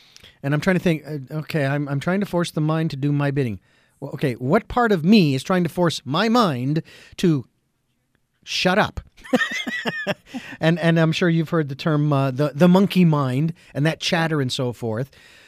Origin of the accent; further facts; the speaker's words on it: Phoenix, Arizona, United States; Remember, I'm from Phoenix, Arizona, where it was always over 195.